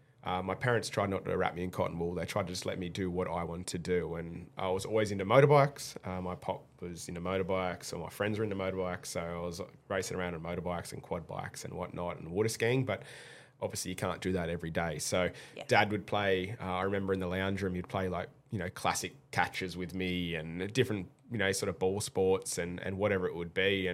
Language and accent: English; Port Macquarie, New South Wales, Australia; I'm from Port Macquarie. My hometown's Port Macquarie